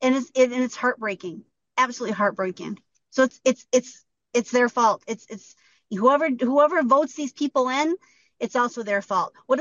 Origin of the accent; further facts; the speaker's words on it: Michigan, United States; I'm from Michigan. We have a place there called Dearborn, Michigan.